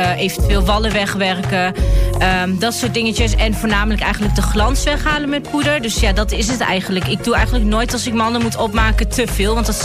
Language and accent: Dutch; Overijssel, Netherlands; accent: Twents; Nee, ik kom uit Twente.